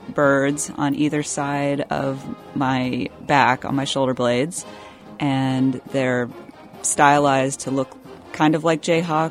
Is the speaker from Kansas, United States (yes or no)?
yes; Overland Park, Kansas, United States; In a way, it is kind of a tribute to where I'm from. You know, I am a Kansas girl. I was born in Overland Park, and I grew up doing very Kansas things.